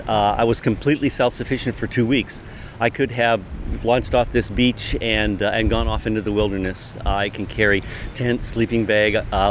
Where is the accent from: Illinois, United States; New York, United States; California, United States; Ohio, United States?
California, United States; North of San Francisco, where there's a beautiful rugged coastline that I learned to kayak on.